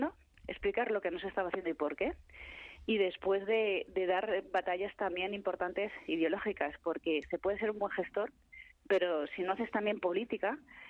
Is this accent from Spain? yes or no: yes; Spain